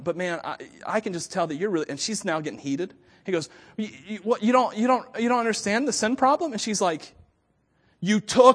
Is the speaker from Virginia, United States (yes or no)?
no; Miami, Florida, United States; born there; Well, as you know, I was born in Miami to Cuban immigrants. Well, my dad was, my mom, whatever. You get what I'm saying. We spoke Spanish at home.